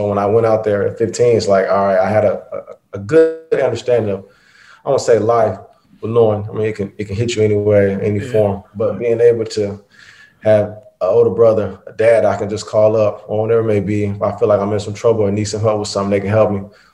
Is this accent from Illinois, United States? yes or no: yes; East St. Louis, Illinois, United States; So I grew up in Illinois, so a place called East St. Louis and Belleville. So growing up, I stayed in East St. Louis, and then I went to school out in a place called Belleville.